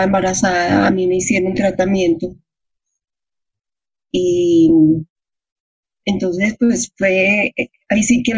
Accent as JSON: {"language": "Spanish", "town": "Bogotá", "region": "Bogotá Capital District", "country": "Colombia", "said": "Soy de Bogotá, de familia paisa y santandereana. Mi papá era santandereano, mi mamá paisa."}